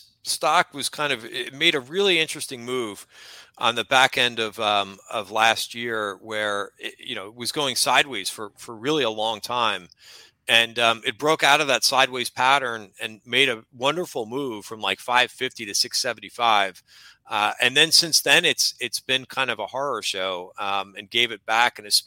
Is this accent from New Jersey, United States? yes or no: yes; New Jersey, United States; New Jersey, and my office is in New York City.